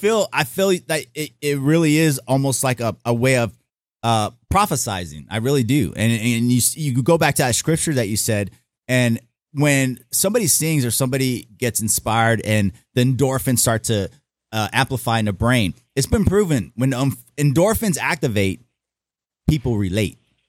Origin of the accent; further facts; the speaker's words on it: Los Angeles, California, United States; I'm from Cali. I'm from L.A. So, you know, my cousins are all music producers out there.